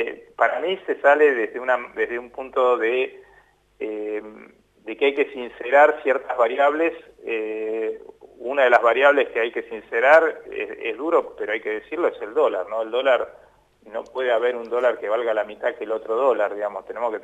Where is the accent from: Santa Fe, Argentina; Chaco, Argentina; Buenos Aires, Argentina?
Buenos Aires, Argentina; yo lo hablo al revés de la mesa, en este caso como porteño